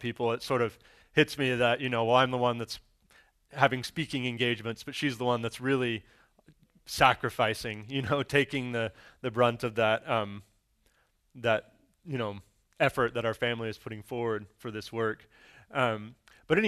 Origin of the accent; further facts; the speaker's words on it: Dallas, Texas, United States; I was born here in Dallas, actually about a couple hundred yards from this building in Baylor Hospital. I grew up here. I went to Trinity Christian Academy up in Addison.